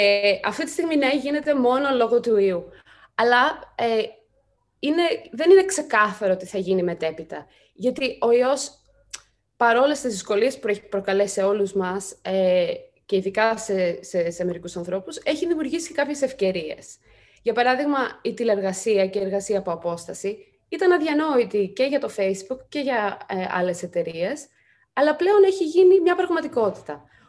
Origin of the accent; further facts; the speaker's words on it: Greece; Κοίτα, εγώ είμαι Ελληνίδα, εδώ μεγάλωσα. Έχω φύγει πολλά χρόνια έξω